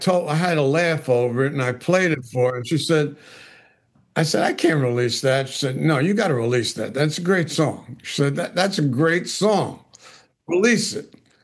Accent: New York City, New York, United States; And I was from the Bronx. Like I said, I didn't know how to communicate.

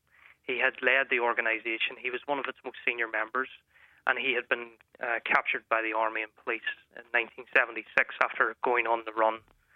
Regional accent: Newtownabbey, Northern Ireland, United Kingdom; now in England; I'm originally from Newton Abbey, and of course I've been in England now for almost 10 years

